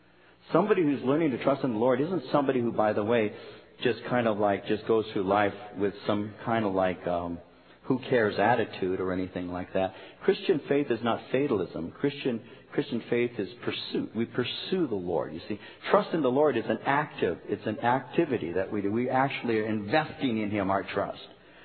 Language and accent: English; Norwalk, United States; I grew up in Norwalk, and in Norwalk in the 50s, in the early 50s, there were no such things as supermarkets.